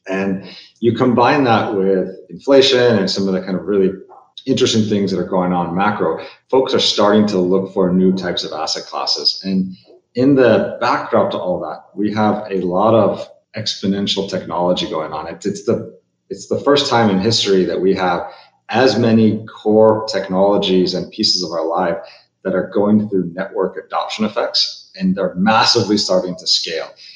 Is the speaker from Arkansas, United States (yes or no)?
no; Chicago, Illinois, United States; also born or lived in England; My father's from Malaysia. My mom's from England. I was born in England. I grew up in Chicago.